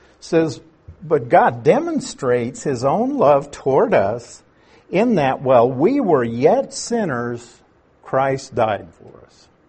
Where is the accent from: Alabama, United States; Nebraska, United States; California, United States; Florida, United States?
Nebraska, United States; I use Warren Buffett because I'm from Nebraska.